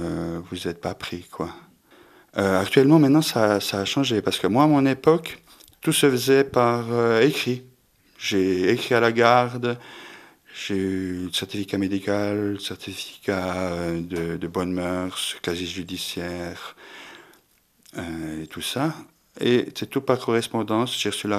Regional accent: Le Noirmont, Jura, Switzerland; Je lui ai dit que j'étais du Jura, du Noirmont.

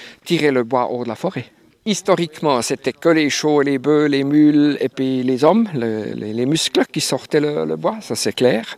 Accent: Jura, Switzerland

